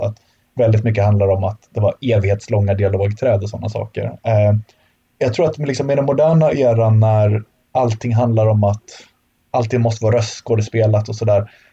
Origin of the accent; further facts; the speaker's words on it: Sweden; Mitt liv har varit magasinerat hemma i Sverige de senaste 4 åren.